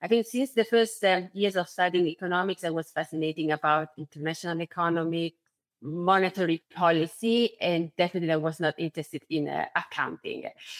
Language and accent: English; Rome, Lazio, Italy; I grew up in Rome, definitely not a commodity origin